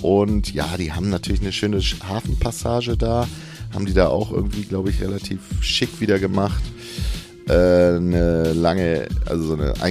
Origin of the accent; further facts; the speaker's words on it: Neubrandenburg, Mecklenburg-Vorpommern, Germany; born there; weil ich bin ja gebürtiger Neubrandenburger